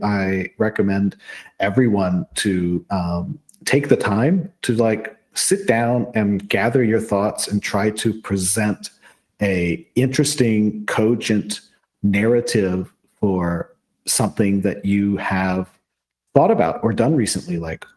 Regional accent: Louisiana, United States; moved away as an adult; also born or lived in Philadelphia; now in Berlin, Germany; born and raised in Louisiana, but lived in Philadelphia for about 8 years before I moved to Berlin 6 years ago.

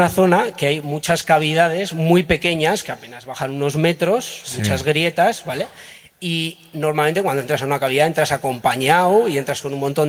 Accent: Abárzuza, Navarre, Spain; Soy de Abarzuza, como mi apellido, precisamente.

